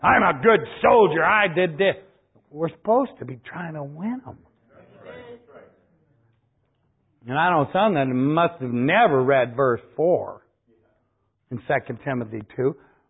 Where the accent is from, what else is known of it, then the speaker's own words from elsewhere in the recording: Ohio, United States; also born or lived in Tennessee; Well, I was born in Tennessee and I was raised in Ohio. Therefore, I have dual citizenship.